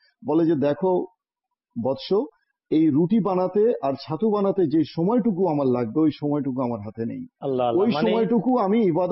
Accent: Barisal, Barisal Division, Bangladesh; আমার বাড়ি বরিশাল

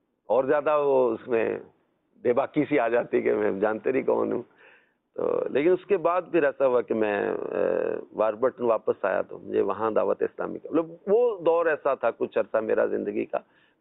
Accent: Punjab, Pakistan; جی شیخوپورہ کی طرف. تو وہاں ہمارا آبائی گھر ہے, وہیں میرا میری پیدائش ہوئی اور بچپن بھی وہیں گزرا, میٹرک تک میں وہیں رہا.

